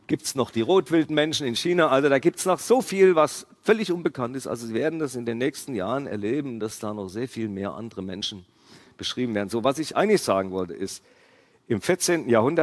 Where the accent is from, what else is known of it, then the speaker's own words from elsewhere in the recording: Stuttgart, Baden-Württemberg, Germany; born there; ich habe ja gesagt, ich bin in Stuttgart geboren, deswegen darf ich das, was ich sage, sagen.